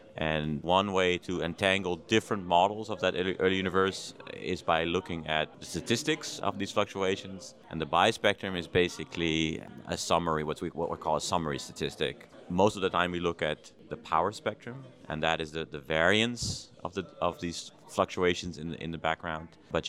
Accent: Amsterdam, North Holland, Netherlands; I'm a cosmologist from the Netherlands. So I was born in Amsterdam, and I'm currently a professor at the University of Groningen in the north of the Netherlands.

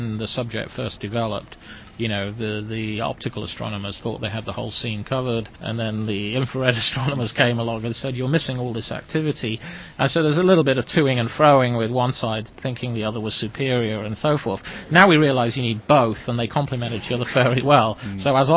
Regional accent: Wales, United Kingdom; So I was brought up in Wales, and there was a public library

